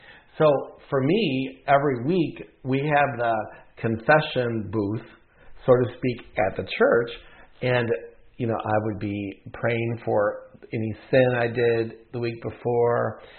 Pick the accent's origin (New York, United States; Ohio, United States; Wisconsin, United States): Wisconsin, United States; Dahlonega; When I grew up in Dahlonega, Wisconsin, in the 1960s and 70s, every single week in the liturgy was a section about confession.